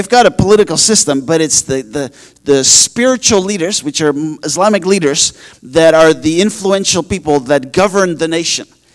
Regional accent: Netherlands; growing up in the Netherlands

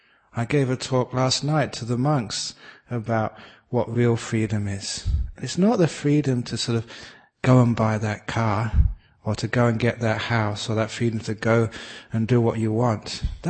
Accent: England, United Kingdom; born there; I was born in England, and my favorite food was fish and chips.

